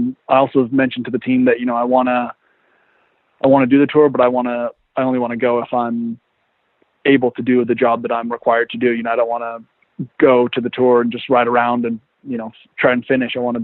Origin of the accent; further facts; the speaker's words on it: Oregon, United States; I grew up in Oregon in the mountains.